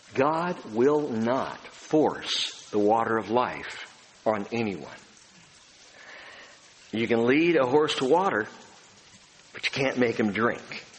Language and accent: English; California, United States; I'm from Southern California, man. You drink the Coke.